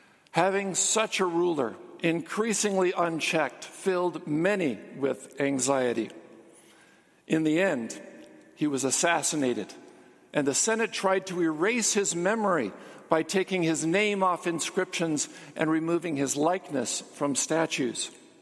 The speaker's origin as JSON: {"language": "English", "town": "Los Angeles", "region": "California", "country": "United States", "tie": "born or raised there", "said": "Growing up in Los Angeles in the 1960s and 70s, I was exposed to a great deal of preaching about the end of the world."}